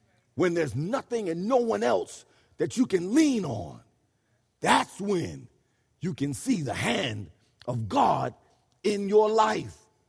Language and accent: English; Hartford, Connecticut, United States; I came all the way from Barber Street in the north end of Hartford